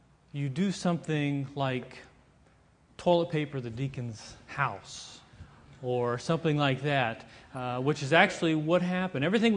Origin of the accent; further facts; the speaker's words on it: Maryland, United States; when I grew up in Maryland and we did this as a youth group